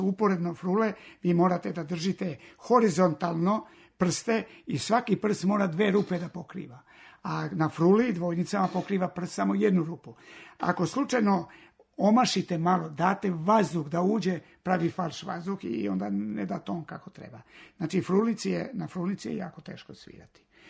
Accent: Šumadija and Western Serbia, Serbia; ja sam Šumadinac, rođen pod Rudnikom i ja sviram te srpske šumadinske stvari

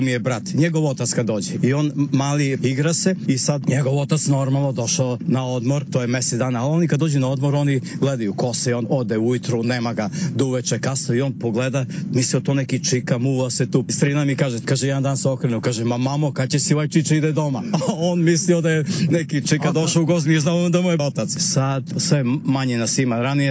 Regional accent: Veljkovci, Southern and Eastern Serbia, Serbia; Ja sam iz Mahale Veljkovci, na 1212 metara ispod Čemernika.

